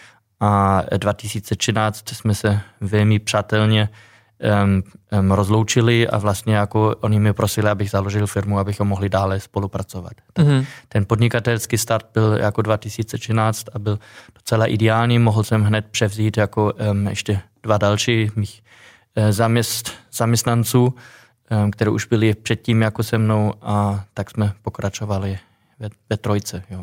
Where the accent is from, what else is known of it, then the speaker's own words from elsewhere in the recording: Germany; Czech is a second language; now in Czechia; Původně jsem z Německa a zamiloval jsem se v 90. letech do jedné Češky.